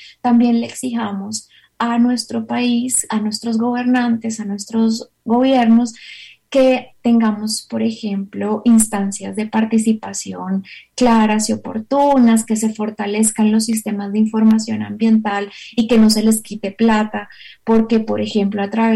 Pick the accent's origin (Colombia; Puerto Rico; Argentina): Colombia; si nosotros como colombianos y nosotras como latinoamericanas no impulsamos la implementación, pues este texto no va a llegar a los territorios, a las realidades.